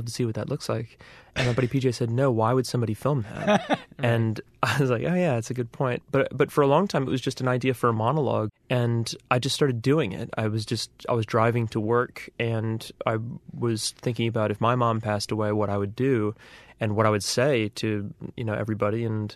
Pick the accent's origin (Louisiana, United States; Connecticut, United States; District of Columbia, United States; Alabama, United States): Louisiana, United States; New Orleans; I'm from New Orleans, and yeah. So I grew up with people that spoke like that, but I don't have one.